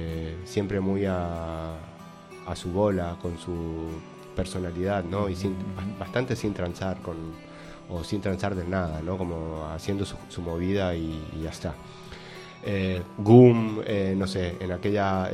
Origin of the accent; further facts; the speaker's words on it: Mendoza, Argentina; moved away; Sí, un rato. Vine desde Mendoza.